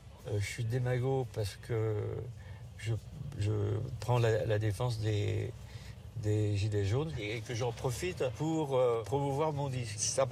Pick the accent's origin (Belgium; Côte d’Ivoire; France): France; now in United States; Moi, je suis français. Je veux dire, je suis un Français qui vit en Amérique. On est des déracinés.